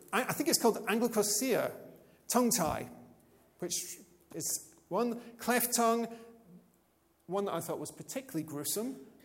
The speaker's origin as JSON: {"language": "English", "region": "Scotland", "country": "United Kingdom", "said": "However, I'm from Scotland"}